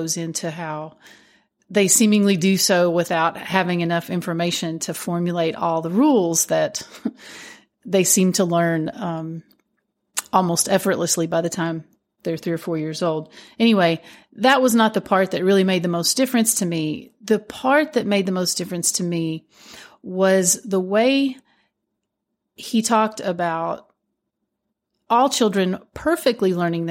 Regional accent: Appalachia, United States; it just helped me to release some of the shame that I had internalized about growing up in Appalachia

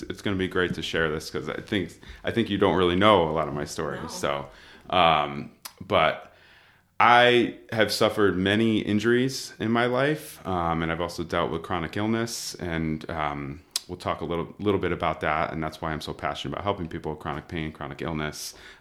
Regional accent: Connecticut, United States; Cause I'm from Connecticut, but I was living in New Jersey at the time.

